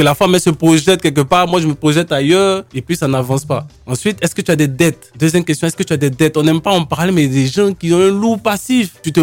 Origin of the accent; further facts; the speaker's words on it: Côte d’Ivoire; born there; Elle est née en France, je suis née en Côte d'Ivoire.